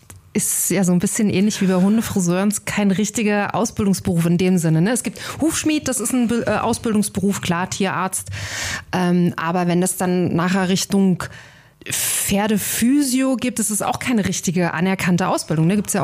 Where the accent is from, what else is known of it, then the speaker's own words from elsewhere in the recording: East Germany, Germany; also ich komme ja aus dem Osten